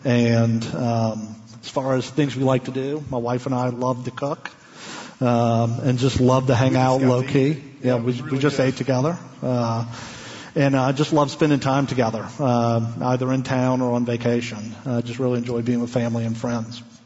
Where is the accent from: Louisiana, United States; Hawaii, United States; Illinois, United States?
Louisiana, United States; New Orleans; I grew up in South Louisiana in New Orleans.